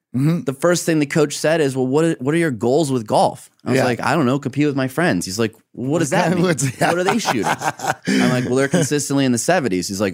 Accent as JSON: {"language": "English", "region": "Michigan", "country": "United States", "tie": "born or raised there", "said": "Now, growing up in Michigan, growing up with the background that I had with my dad, you know, salary was it."}